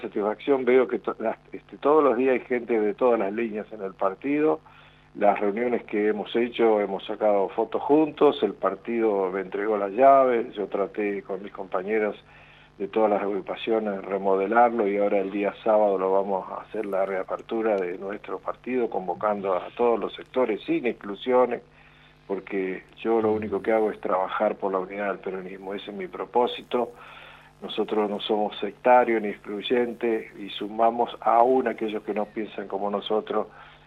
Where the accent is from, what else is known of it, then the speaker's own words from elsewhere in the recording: Villalonga, Buenos Aires Province, Argentina; quiero tener mataderos en mi pueblo, Estruey, en Villalonga